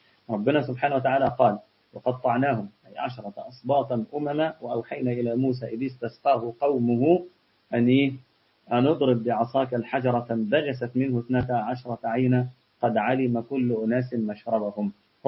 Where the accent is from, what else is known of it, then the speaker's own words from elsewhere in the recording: Egypt; المش ده عندنا في مصر عبارة عن حاجة كده جبنة قديمة